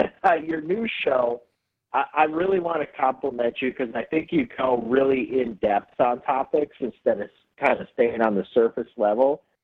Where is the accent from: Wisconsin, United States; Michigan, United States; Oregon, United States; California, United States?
Wisconsin, United States; West Bend; All right, so I grew up in West Bend, right? There's been several mentions of West Bend in that area.